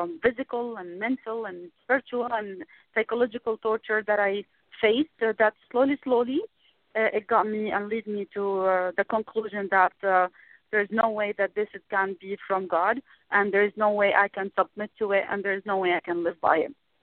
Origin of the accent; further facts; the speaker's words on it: Saudi Arabia; also born or lived in Ramallah, Palestine / Jordan; The fact that I was born in the West Bank and the city called Ramallah, and then moved a little bit to Jordan, and then we settled in Saudi Arabia. I was at 9 years old at that time.